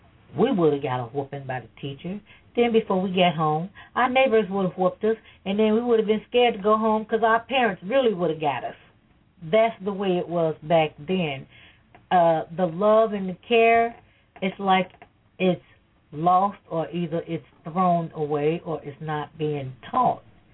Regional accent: Chicago, Illinois, United States; also born or lived in Texas; I was born in Texas. At the age of 6, my mother and my father took me from Texas. And the rest of my years, I grew up in the city of Chicago, Illinois.

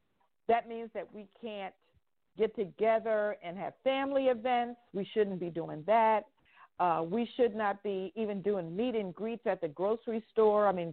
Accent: New Jersey, United States; because I am from New Jersey, at this point, almost daily, I am hearing about friends and loved ones

